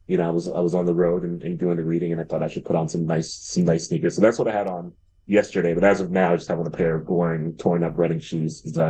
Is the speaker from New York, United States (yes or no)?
no; Columbus, Ohio, United States; Yeah, still live in Columbus, still live on the east side of Columbus.